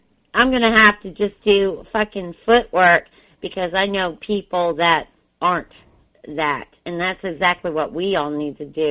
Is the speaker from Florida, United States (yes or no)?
yes; Hudson, Florida, United States; from Hudson, Florida.